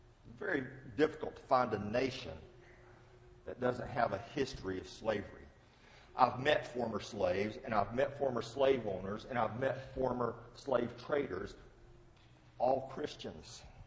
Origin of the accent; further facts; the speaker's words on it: Alabama, United States; where I was raised in North Alabama, in the mountainside, not the farm side, we were hillbillies, Jeff, so we're over the Lookout Mountain area.